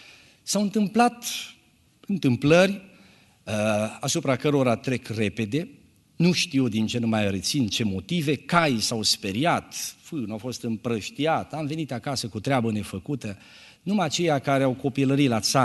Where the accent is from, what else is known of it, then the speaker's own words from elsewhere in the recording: Bihor County, Romania; also born or lived in Șeitin; Eu am copilărit în părțile Bihorului. M-am născut aici, lângă Nădlac, la Șeitin.